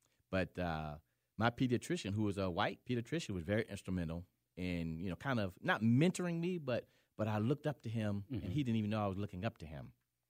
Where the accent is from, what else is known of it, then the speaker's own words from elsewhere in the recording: Augusta, Georgia, United States; I'm originally from Augusta, Georgia.